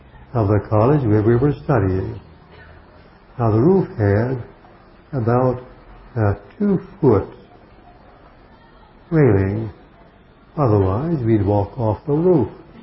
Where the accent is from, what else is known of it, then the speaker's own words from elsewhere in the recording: United States; He was from Germany. I was from the States. My German is not so good.